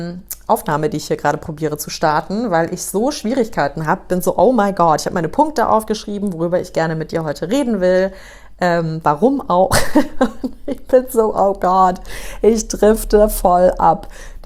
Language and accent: German; New York, United States; also born or lived in Frankfurt, Germany; Und ich bin ja in New York aufgewachsen. Also für die, die mich nicht kennen, ich bin ursprünglich aus Frankfurt, also in Frankfurt geboren, aber in New York aufgewachsen. Und Amerika ist für mich so eigentlich mein Heimatland.